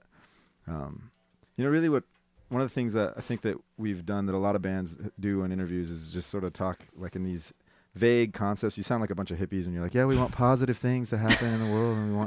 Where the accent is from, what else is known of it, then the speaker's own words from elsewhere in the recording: Mexico; I'm Mexican, I was born in Mexico